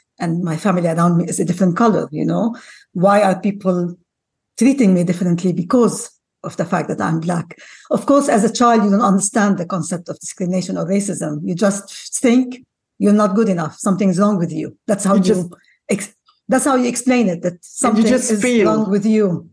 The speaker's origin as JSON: {"language": "English", "country": "Lebanon", "tie": "born or raised there", "also_born_or_lived": "Ghana", "said": "I'm from a mixed heritage. My father's Lebanese, my mother's Ghanaian. And I was born in Ghana, but ended up, you know, moving from a very young age, from about the age of 4 or 5 to Lebanon."}